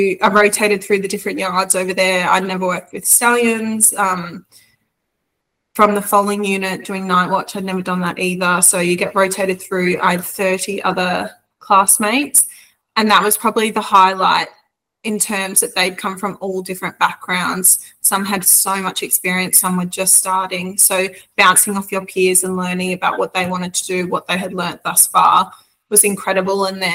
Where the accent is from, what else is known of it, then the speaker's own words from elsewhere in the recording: Victoria, Australia; I'm from Victoria originally, as I said, so I was ready to come home.